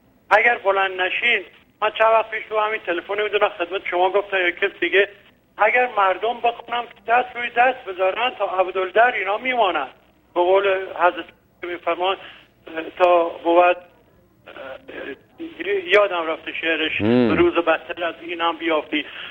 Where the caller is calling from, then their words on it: Iran; من از ایران هستم استاد.